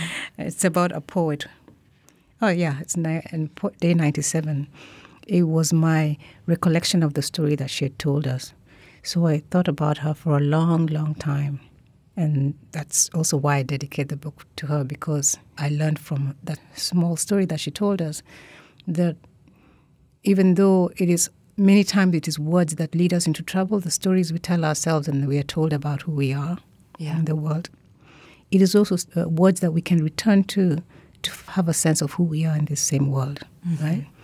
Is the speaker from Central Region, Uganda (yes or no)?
no; Gulu, Northern Region, Uganda; Well, I'm from Northern Uganda. I'm an Acholi woman from Northern Uganda, and my hometown is Gulu.